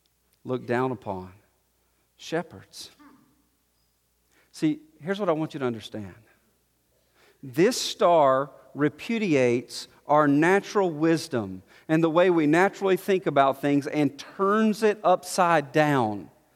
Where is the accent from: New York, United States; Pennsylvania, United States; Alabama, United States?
Alabama, United States; Montgomery; Now, I grew up in Montgomery, Alabama. And there's a town outside of Montgomery that was sort of the butt of all of our jokes when I was a kid.